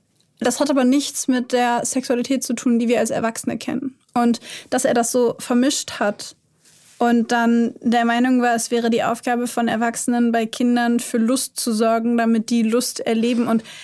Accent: Hanover, Lower Saxony, Germany; komme ich aus Hannover und schäme mich deswegen für meine Herkunftsstadt quasi.

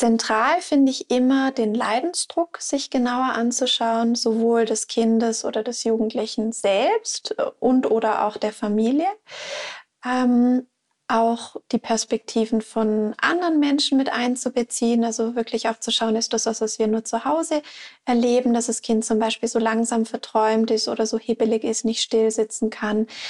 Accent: Switzerland; je nach Bundesland oder Kanton bei uns in der Schweiz

